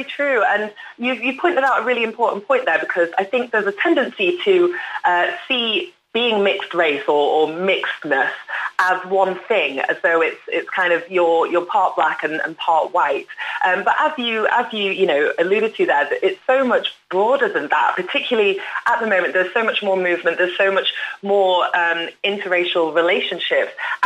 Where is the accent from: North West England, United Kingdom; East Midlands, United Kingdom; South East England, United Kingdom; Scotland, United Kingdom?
North West England, United Kingdom; Manchester; moved away as an adult; I grew up in Manchester and then moved to London in kind of my early 20s.